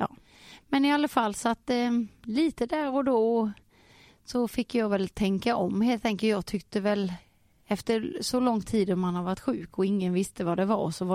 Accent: Vetlanda, Jönköping County, Sweden; Jag är småländska från början, det hör de nog. Jag är från Vetlanda från början.

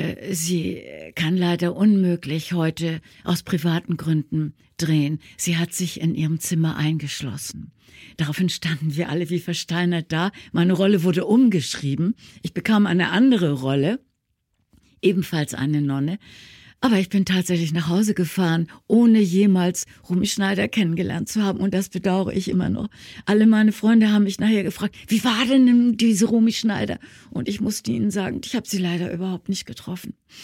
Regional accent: Hamburg, Germany; Ja, ich bin Ur-Hamburgerin, ich bin geborene Hamburgerin.

